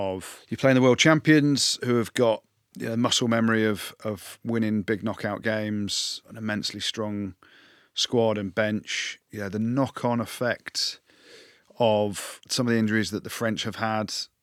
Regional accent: England, United Kingdom; I'm back in England because I'm English.

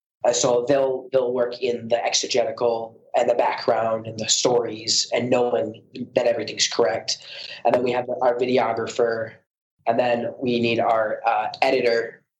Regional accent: United States; For example, when I was growing up in America, I had a very good education.

